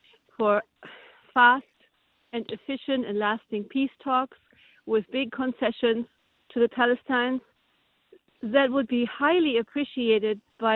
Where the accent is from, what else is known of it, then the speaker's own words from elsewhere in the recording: Germany; now in United States; I don't know if you detect my accent. I'm originally from Germany. I'm only 40 years in the U.S. so far.